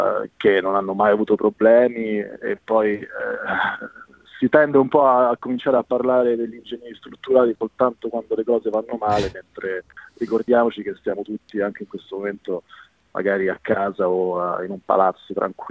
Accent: Rome, Lazio, Italy; io sono di Roma, a Roma vivo in un palazzo a Pratica

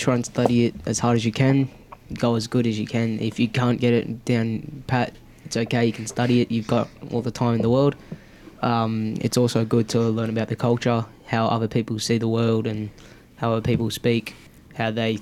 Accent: Sydney, New South Wales, Australia; born there; Because I was born in Sydney.

